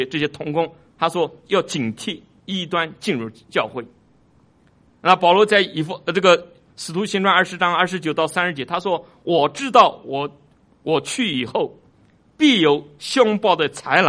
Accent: China; 我们中国人有一句话叫做人之将死什么其言也善

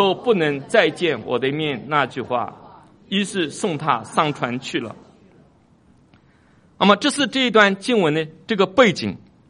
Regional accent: China; 我们中国人有一句话叫做人之将死什么其言也善

